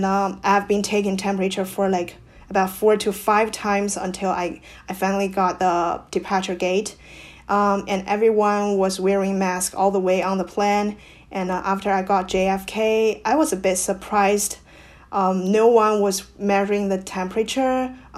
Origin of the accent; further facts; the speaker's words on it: Northwest China, China; English is a second language; there was zero case in my hometown, which is at the northwestern part of China.